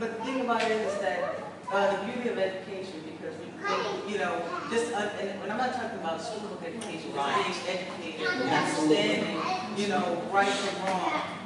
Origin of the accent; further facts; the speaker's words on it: the South, United States; growing up in the South, you learn some pretty hard lessons, you know?